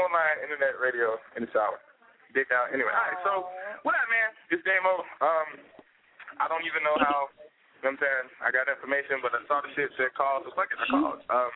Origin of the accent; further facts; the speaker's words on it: Chicago, Illinois, United States; now in Brooklyn, United States; Like I said, I'm from Chicago. I moved to New York. I live in Brooklyn right now, so I'm taking a Brooklyn shower.